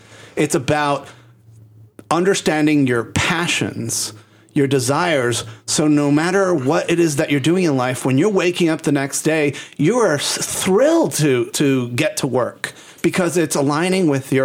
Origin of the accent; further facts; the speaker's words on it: San Juan, Puerto Rico; now in Chicago, United States; in some ways I am an outsider in my hometown of San Juan, Puerto Rico, here in Chicago.